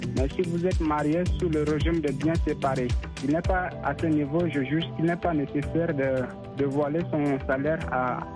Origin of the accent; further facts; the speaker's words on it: Chad; now in Maroua, Cameroon; Je suis tchadien. Je réside au Cameroun, dans la ville de Maroua, à l'extrême nord du Cameroun.